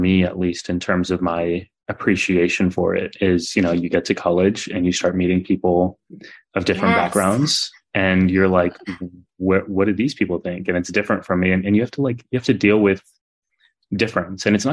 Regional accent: San Antonio, Texas, United States; My parents immigrated from India in the 70s, and I was born and raised in Texas, in South Texas, at a time where there weren't really many South Asians in South Texas

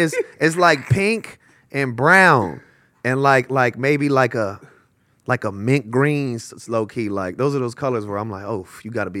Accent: Los Angeles, California, United States; West LA. West Los Angeles, bro. Fairfax District, Marvin, Washington, La Cienega Heights, Little Ethiopia, all that shit, Olympic.

